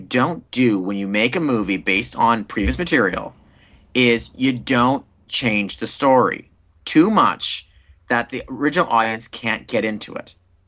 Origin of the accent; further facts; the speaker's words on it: Minto, Manitoba, Canada; When I grew up in Minto, Manitoba, because it was a school of like 40 kids.